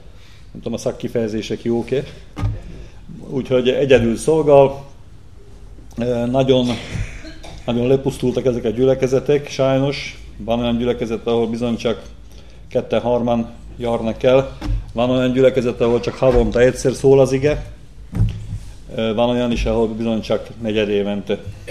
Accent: Sajógömör, Banská Bystrica Region, Slovakia; Hát, Felvidékről, Sajógömörről vagyunk. … Testvéreimmel, négy testvéremmel jöttem.

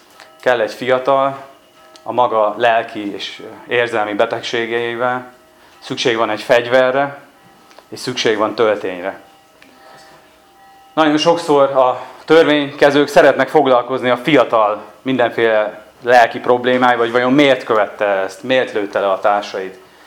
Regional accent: Szabolcs-Szatmár-Bereg, Hungary; Én ezt úgy tudnám nektek elmondani, mint szabolcsi ember, aki nagyon szereti Szabolcsot

